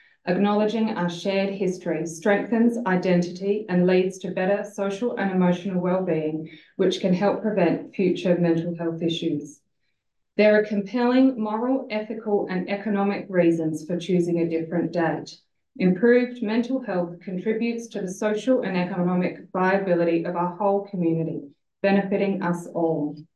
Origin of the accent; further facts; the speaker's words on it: South Australia, Australia; I was born and raised in the Adelaide Hills, where I now raise my family. I have English, Scottish, French, and German heritage.